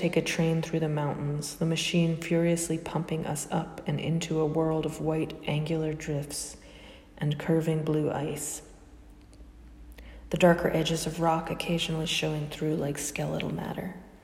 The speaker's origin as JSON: {"language": "English", "region": "Maine", "country": "United States", "tie": "born or raised there", "said": "I was all set to tell you that my home state has the distinction of having the only fjord on the entire eastern seaboard."}